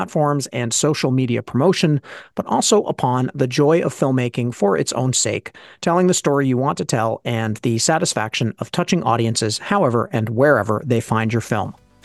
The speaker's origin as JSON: {"language": "English", "town": "Boston", "region": "Massachusetts", "country": "United States", "tie": "born or raised there", "said": "And I grew up in Boston, where, you know, which is known for its aggressive drivers."}